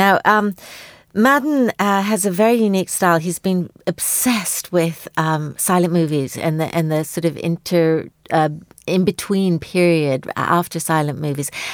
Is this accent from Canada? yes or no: yes; Canada; As a Canadian myself